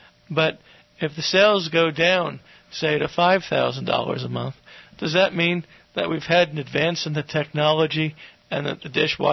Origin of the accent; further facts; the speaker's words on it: New York, United States; I'm from New York, but there was a guy called Crazy Eddie